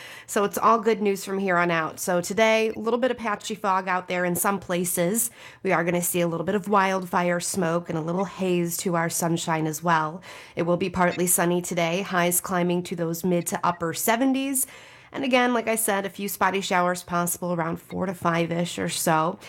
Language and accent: English; Chicago, Illinois, United States; Well, I'm from Chicago, so I am a pizza snob.